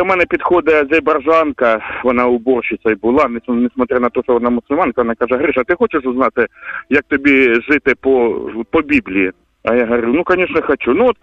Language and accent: Ukrainian; Kharkiv, Kharkiv Oblast, Ukraine; Я з Харкова, і я вже більше 25 років вже як во Христі Ісусі нахожусь.